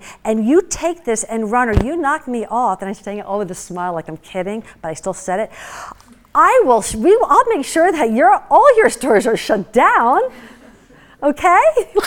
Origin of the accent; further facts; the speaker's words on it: Philadelphia, Pennsylvania, United States; I'm from the Philadelphia area.